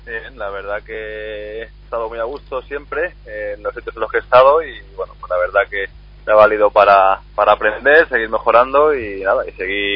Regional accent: Castile and León, Spain; Sí, sí, bueno, ya conozco yo el frío de allí, de Salamanca y de mi pueblo en especial.

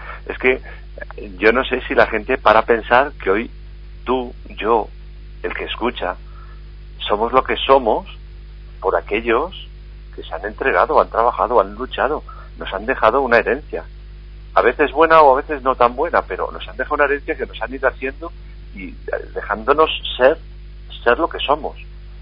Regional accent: Spain; ya sabes cómo somos los españoles.

